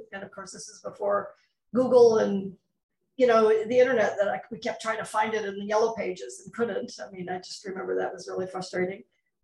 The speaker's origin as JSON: {"language": "English", "region": "Ohio", "country": "United States", "tie": "born or raised there", "said": "And so the gentleman that I married shortly then said, well, he's relocating to Florida. I grew up in Ohio."}